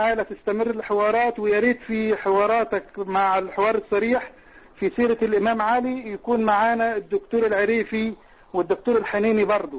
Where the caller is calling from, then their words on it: Saudi Arabia; أنا بكلمك حضرتك من السعودية